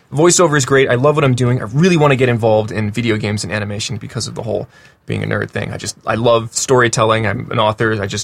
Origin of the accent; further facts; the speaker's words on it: New Jersey, United States; moved away as an adult; I am from Jersey.